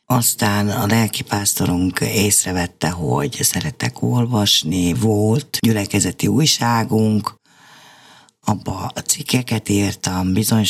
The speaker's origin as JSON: {"language": "Hungarian", "town": "Tiszabecs", "region": "Szabolcs-Szatmár-Bereg", "country": "Hungary", "tie": "born or raised there", "said": "Fehérgyarmaton, az tőlünk egy 30 kilométerre található kisebb város, ott születtünk, de szüleink is ott éltek, tehát tős gyökeres tiszabecsiek vagyunk"}